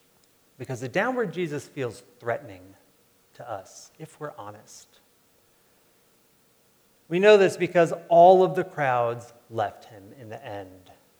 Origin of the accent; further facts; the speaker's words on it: New York, United States; I remember I grew up outside of New York City, so all the New York sports media.